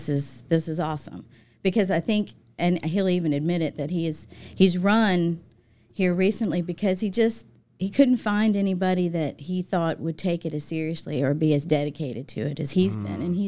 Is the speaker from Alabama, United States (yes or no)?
yes; Mobile, Alabama, United States; I'm originally from Mobile. I've done Mardi Gras. I've ridden in the float.